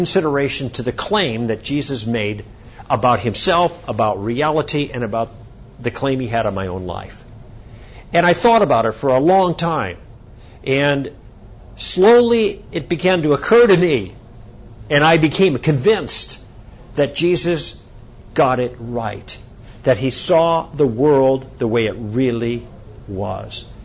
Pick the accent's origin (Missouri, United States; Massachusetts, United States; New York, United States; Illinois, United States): Illinois, United States; Chicago; Now, I live in the West Coast. Northern Wisconsin's in the Midwest. But I grew up in Chicago.